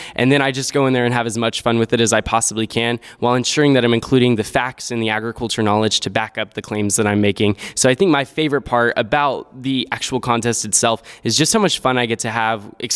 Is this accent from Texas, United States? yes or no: yes; Texas, United States; especially in my home state of Texas, where we're over the national rate of food insecurity in families.